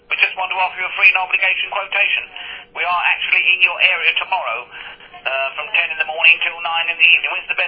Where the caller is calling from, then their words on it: England, United Kingdom; I'm calling from England.